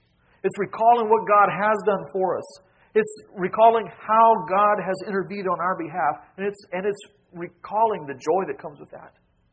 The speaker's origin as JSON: {"language": "English", "region": "Idaho", "country": "United States", "tie": "born or raised there", "said": "But we grew up in Idaho, only became a state in 1898."}